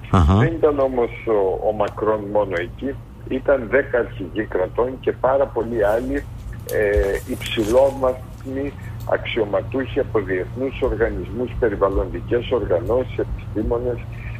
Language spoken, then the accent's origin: Greek; Greece; επειδή είμαστε ως Ελλάδα τώρα, σκέφτομαι ως Έλληνες, σύμμαχοι με τη Γαλλία